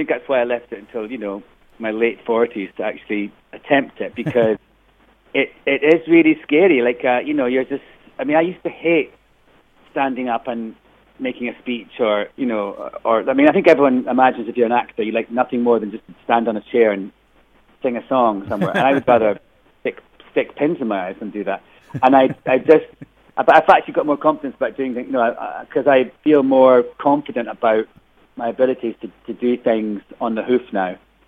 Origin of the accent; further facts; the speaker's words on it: Scotland, United Kingdom; when I was growing up in Scotland